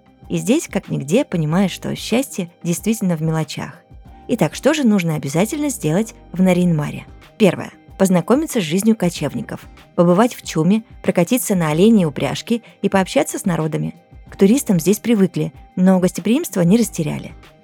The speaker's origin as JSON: {"language": "Russian", "region": "Far East", "country": "Russia", "also_born_or_lived": "Krasnodar", "said": "я сама с Дальнего Востока и жила очень много лет в Краснодаре непосредственно."}